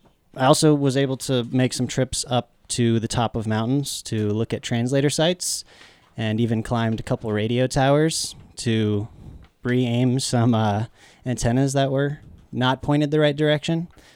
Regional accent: Meeker, Colorado, United States; I grew up in Meeker, which is like 2 hours from here, about northwestern Colorado.

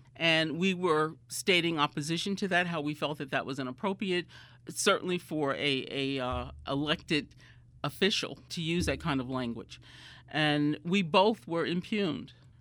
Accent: Newark, New Jersey, United States; I grew up in Newark, New Jersey. My mom was a single mom. I was a single mom.

